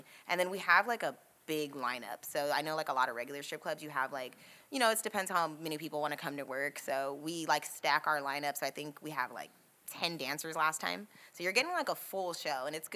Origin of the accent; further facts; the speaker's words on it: Pomona, California, United States; Like I grew up like in Pomona.